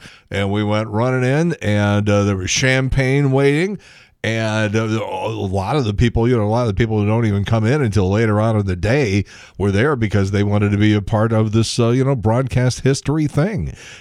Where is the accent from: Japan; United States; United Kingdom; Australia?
United States; Midwest; I've never been to St. Louis, but I am from the Midwest. And so you know, I'm not really crazy being this far away from home. I'm way out east here.